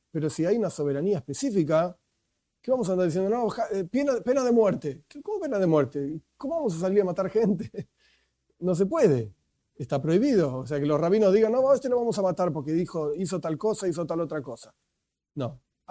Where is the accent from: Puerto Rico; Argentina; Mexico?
Argentina; Yo vivo en Argentina, soy argentino, nací en Argentina.